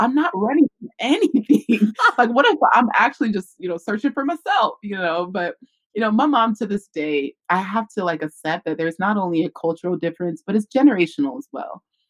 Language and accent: English; California, United States; born there; the rest of us five kids were born in California.